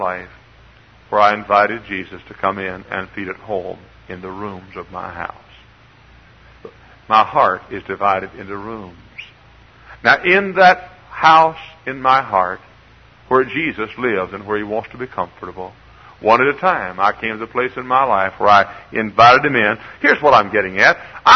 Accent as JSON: {"language": "English", "region": "Texas", "country": "United States", "said": "Now I came from Texas, boy, where we had the country and western music"}